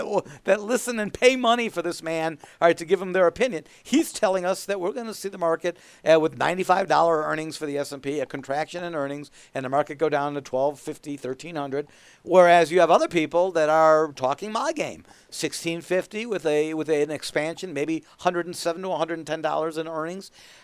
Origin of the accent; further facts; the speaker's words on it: United States; I cannot get an offshore account open because I'm an American.